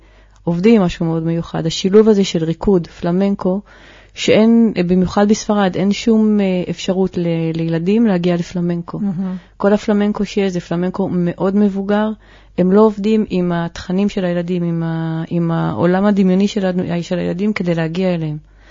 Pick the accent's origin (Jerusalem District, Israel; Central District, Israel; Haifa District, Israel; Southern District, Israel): Jerusalem District, Israel; Jerusalem; אני ירושלמית משכונת ארגנים, זה שכונת מצוקה.